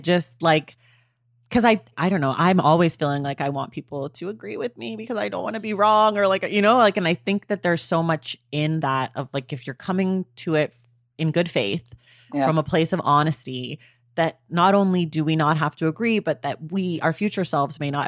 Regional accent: Oakland, California, United States; Oh, right. I forgot to tell you, I'm from Oakland.

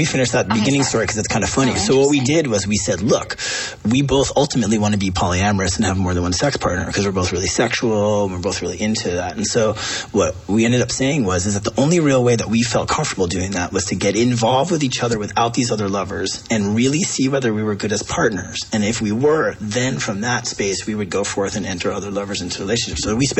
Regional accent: New York, United States; I grew up in New York

